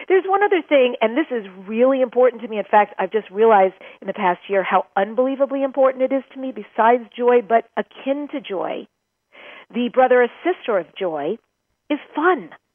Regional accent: New York, United States; now in California, United States; I grew up in New York. I live now in California.

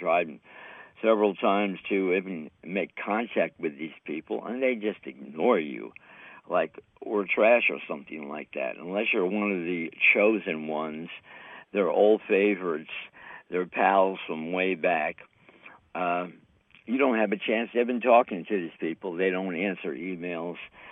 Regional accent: United States; born there; You know, I'm an American-born citizen. And just like every other American, we know the people in D.C., Washington, D.C.

